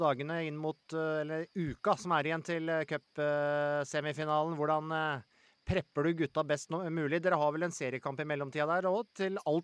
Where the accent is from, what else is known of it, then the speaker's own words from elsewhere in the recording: Innlandet, Norway; now in Oslo, Norway; Jeg husker da jeg flyttet til Oslo fra Hadeland for sånn drøyt 20 år siden.